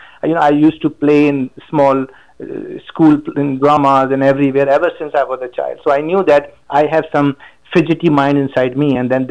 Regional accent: Pakistan; also born or lived in St Albans, England; I'm the most cosmopolitan person. I was born in England, St. Albans. And then, yeah, I was raised in Pakistan altogether.

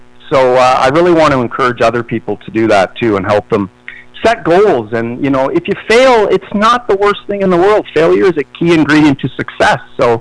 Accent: Canada; And I'm Canadian, right? So I know French.

